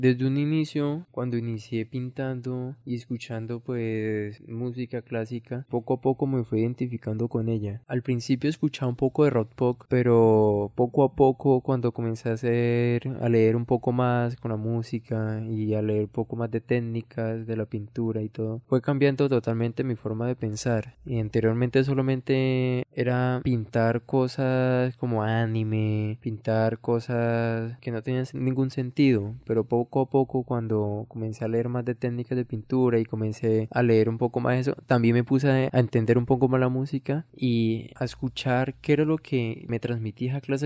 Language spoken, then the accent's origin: Spanish; Aipe, Huila, Colombia; Yo soy de Aipe Huila, muy cerca acá de Neiva. Siempre he vivido ahí, he convivido con mi madre. Tengo 21 años y toda mi vida he sido huilense.